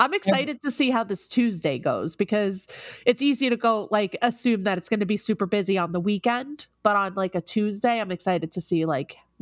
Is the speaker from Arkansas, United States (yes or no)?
no; New York, United States; accent: New York; Everybody's going to say something about my accent. I'm already prepared for it. So I feel like I should turn it on full force.